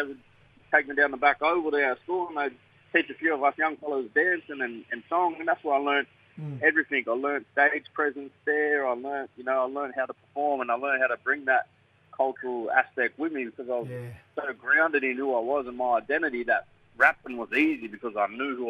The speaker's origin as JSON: {"language": "English", "town": "Nowra", "region": "New South Wales", "country": "Australia", "tie": "born or raised there", "said": "I was born and raised in Nowra"}